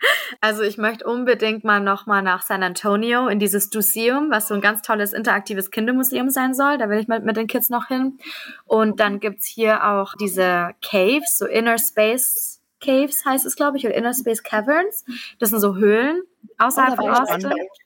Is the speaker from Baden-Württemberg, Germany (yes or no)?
yes; Ulm, Baden-Württemberg, Germany; Ich komme ja ursprünglich aus Ulm, aus dem Schwabeländle.